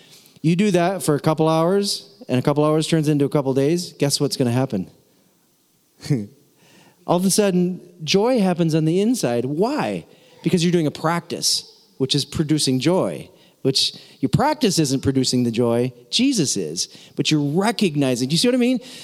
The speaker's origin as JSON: {"language": "English", "region": "South Dakota", "country": "United States", "said": "And while he's from Canada, I'm from South Dakota. We're both from way up north."}